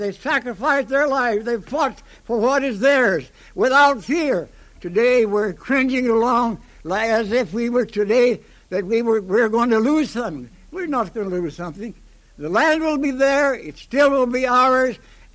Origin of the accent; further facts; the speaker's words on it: Seattle, Washington, United States; now I come back to the last end of it and say that I am still from Seattle.